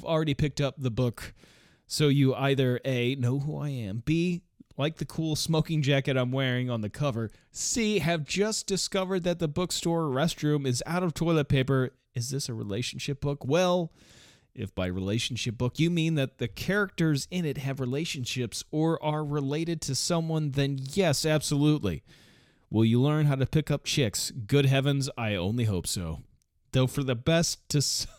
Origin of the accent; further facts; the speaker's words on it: Missouri, United States; I mean, after all, Brad Pitt is from Missouri. I'm from Missouri.